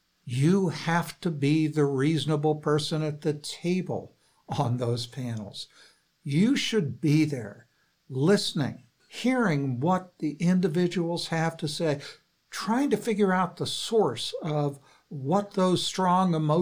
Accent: Portland, Oregon, United States; I'm from Portland, Oregon, and we had demonstrations that devolved into riots.

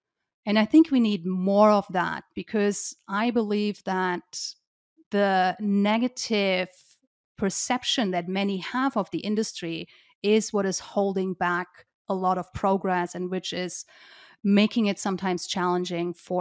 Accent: Germany; English is a second language; my home country, Germany

